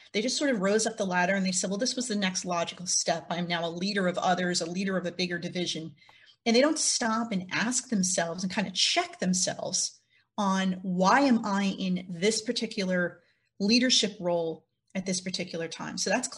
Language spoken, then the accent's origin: English; New Jersey, United States; So I'm based in New Jersey, born and raised in New Jersey. You're probably going to ask me about my lack of accent.